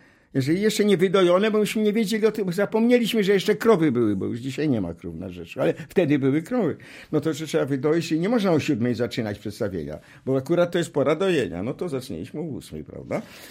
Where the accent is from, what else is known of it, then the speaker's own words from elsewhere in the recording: Majdan Księżpolski, Lublin Voivodeship, Poland; born there; Ja się urodziłem w Majdanie Książ Polskim po drugiej stronie Biłgoraja.